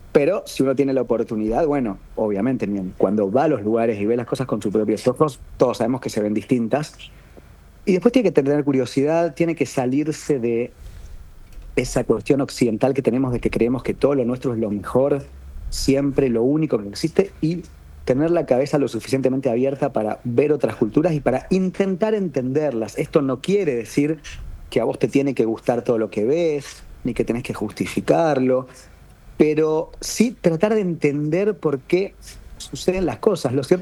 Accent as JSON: {"language": "Spanish", "country": "Argentina", "said": "Yo soy argentino"}